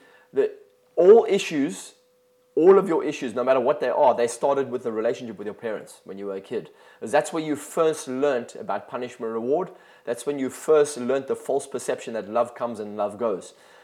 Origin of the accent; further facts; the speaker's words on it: South Africa; as a kid growing up in South Africa